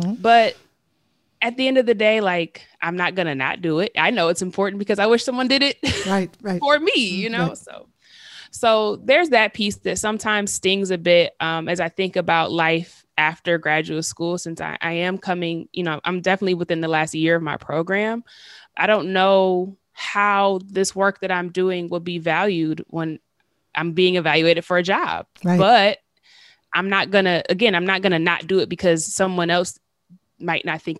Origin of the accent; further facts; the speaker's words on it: Detroit, Michigan, United States; And I'm from Detroit, which is a city that was actually hit really bad by the pandemic.